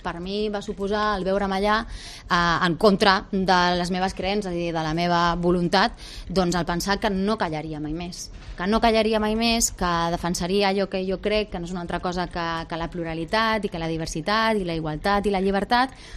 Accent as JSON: {"language": "Catalan", "region": "Catalonia", "country": "Spain", "said": "jo sóc catalana, no m'agradaria ser de cap altre lloc, però és que també em sento espanyola i no vull deixar de formar part, ni tampoc vull jo em sento orgullosa de les meves arrels. Jo tinc família astúria, tinc família a Andalusia"}